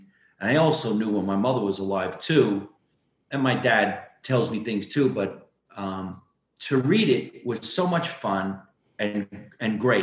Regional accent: Scotch Plains, New Jersey, United States; right now I'm in Scotch Plains, New Jersey. This is the house I actually grew up in, but I was born in Jersey City, New Jersey

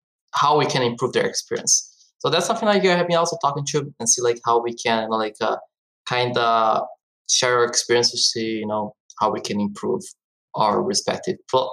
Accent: Brazil; English is a second language; like I come from Brazil, like a huge, like soccer, you know, fan crazy country. And I remember growing up as a huge soccer fan.

